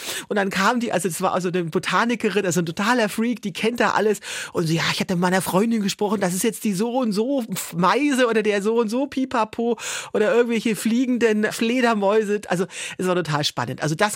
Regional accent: Berlin, Germany; ich komme ja aus Berlin.

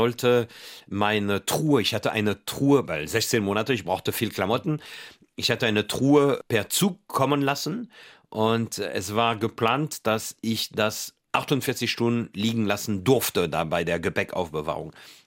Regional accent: France; German is a second language; moved away as an adult; now in Germany; Ich als Franzose, du träumst nicht, in Deutschland zu leben.

